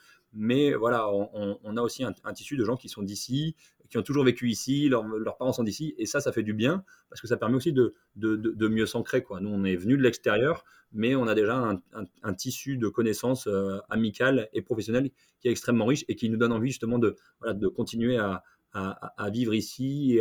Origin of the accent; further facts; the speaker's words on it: Lille, Hauts-de-France, France; je viens de Lille, donc à Lille, on est quand même assez connu et réputé, les ch'tis, pour être accueillant